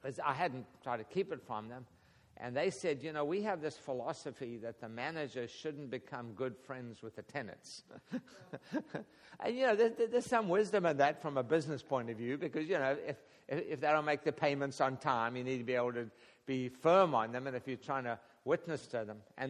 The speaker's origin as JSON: {"language": "English", "country": "South Africa", "said": "And I'm from South Africa, so I put my South African stick in there."}